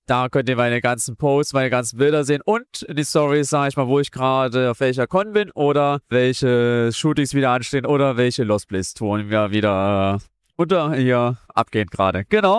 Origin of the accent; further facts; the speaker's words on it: Dresden, Saxony, Germany; Ich komme halt aus Dresden und die nimmt man einfach mit.